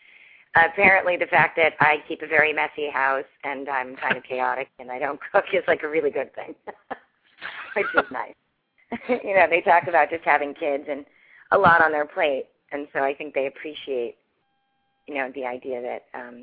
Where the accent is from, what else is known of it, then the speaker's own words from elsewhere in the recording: Ireland; I keep saying I'm Irish, but it's true. I'm very Irish and social.